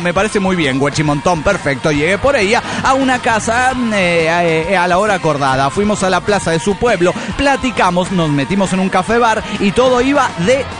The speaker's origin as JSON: {"language": "Spanish", "town": "Teuchitlán", "region": "Jalisco", "country": "Mexico", "said": "de Teuchitlán, Jalisco, México."}